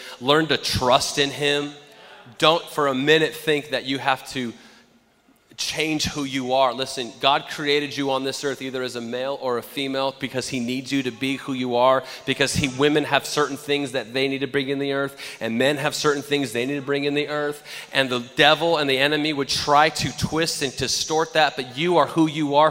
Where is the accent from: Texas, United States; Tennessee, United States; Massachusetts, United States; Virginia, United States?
Texas, United States; I grew up in Texas where football is king